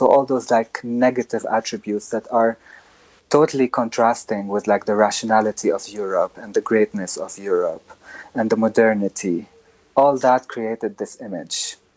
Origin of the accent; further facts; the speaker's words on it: Lebanon; So I come from Lebanon